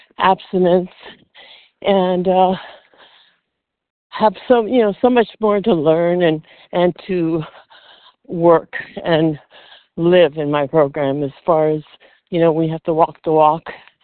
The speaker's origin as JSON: {"language": "English", "region": "Nevada", "country": "United States", "said": "from Nevada."}